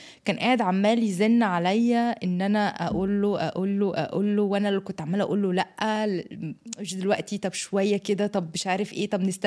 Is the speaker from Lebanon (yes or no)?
no; Egypt; احنا عندنا في مصر لا لازم نروح نسال عليه العريس وكده